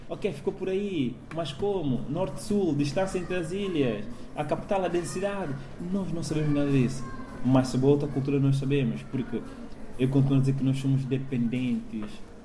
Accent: São Tomé & Príncipe; Eu sou de Reboa Capital. Sou da zona mais problemática, assim dizer, de São Tomé.

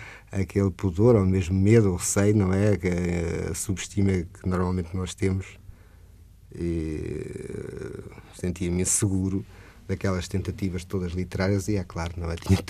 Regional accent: Santarém, Portugal; Santareno, porque sou de Santarém, não é?

